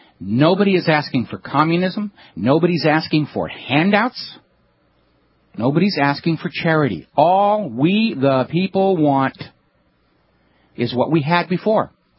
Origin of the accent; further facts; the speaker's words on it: New England, United States; I grew up in New England.